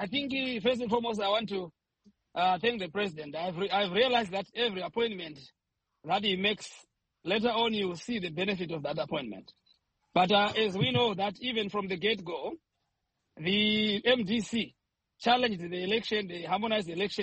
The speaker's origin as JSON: {"language": "English", "country": "Zambia", "said": "not just because I'm from Zanpia"}